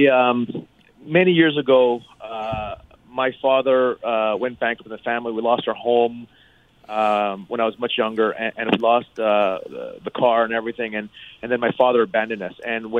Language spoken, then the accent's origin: English; Thailand; ever since I was a kid growing up in Thailand